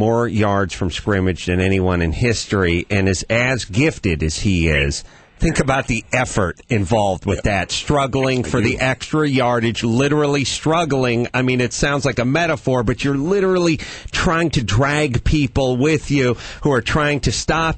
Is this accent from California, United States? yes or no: yes; North Hollywood, California, United States; I feel like, you know, I grew up hungry with the eye of the tiger because I grew up in North Hollywood and I grew up poor.